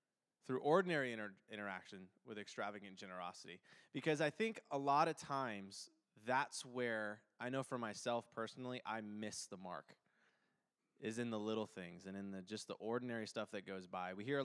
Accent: New England, United States; also born or lived in North Carolina; now in Maryland, United States; I have been here at New Life since February 1st. My wife and I moved from North Carolina. Originally, we're from New England.

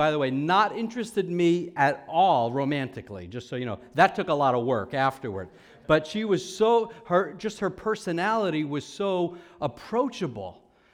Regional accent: New York, United States; accent: New York; I'm a New Yorker. I'm from Long Island. Right now, this is how I normally speak, but I'm changing my accent for you today.

